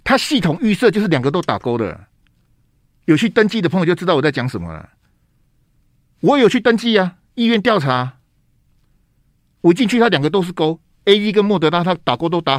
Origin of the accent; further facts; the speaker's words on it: Taiwan; 我都觉得身为一个台湾人啊，做一个中华民国的国民啊，是一个很窝囊的事情啊